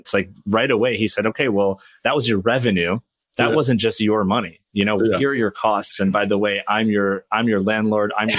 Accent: New York, United States; So I'm from New York.

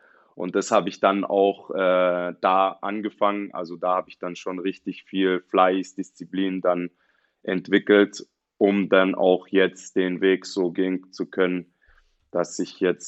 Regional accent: Ulm, Baden-Württemberg, Germany; ich komme aus Ulm. Das ist hier so mein Heimatverein.

